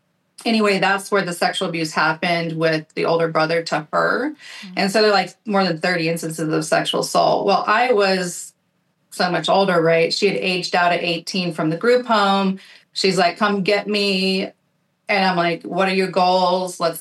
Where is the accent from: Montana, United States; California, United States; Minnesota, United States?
Montana, United States; Troy; I was born in Troy, Montana on the side of a mountain. We grew up with less than enough resources.